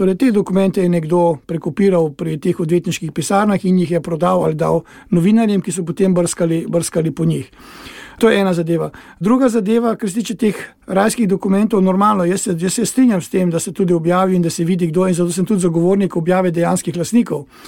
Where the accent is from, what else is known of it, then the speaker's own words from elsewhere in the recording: Prekmurje, Slovenia; jaz sem iz Prekmurja, torej sem Prekmurc. Rojen sem v Prekmurju, odraščal sem v Prekmurju in Prekmurje je v Sloveniji neke vrste davčna oaza.